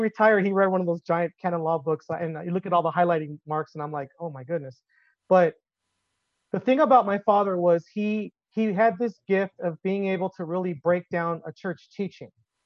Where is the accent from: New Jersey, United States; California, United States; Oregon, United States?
California, United States; Carson; now in Tucson, United States; I live in Tucson, Arizona. Tucson area. I grew up in the Los Angeles area. I grew up in Carson, California.